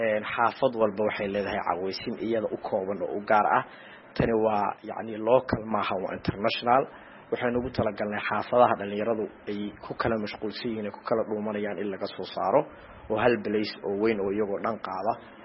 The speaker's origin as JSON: {"language": "Somali", "town": "Galkayo", "region": "Mudug", "country": "Somalia", "tie": "born or raised there", "said": "anugu Galkacyo ayaan ku dhashay, intaasaan kul ekaaday oon ku koray"}